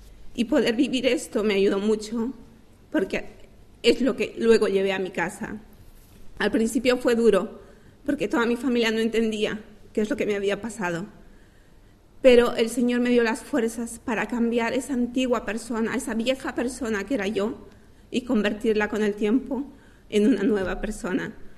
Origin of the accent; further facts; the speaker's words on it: Bolivia; toda mi familia está allá en mi país de origen, que es Bolivia. Siempre habíamos sido una familia religiosa, porque aunque asumimos el catolicismo